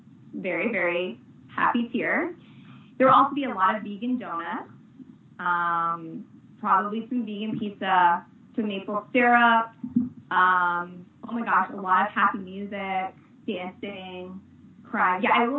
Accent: Detroit, Michigan, United States; I am not from Canada, though there were parts of my life where people assumed that I was, because I am from Detroit. That's where I live, so we're basically across the street.

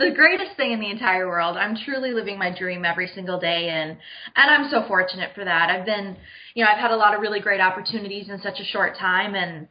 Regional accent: Minnesota, United States; now in Orlando, United States; Yeah, I am from Minnesota. I'm a straight out of mini girl, and so I grew up in Minnesota.

